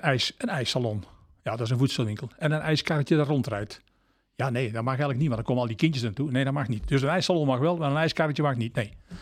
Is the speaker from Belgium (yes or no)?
yes; Belgium; Dus wij in Baarle-Hertog moeten ons eigenlijk daaraan houden.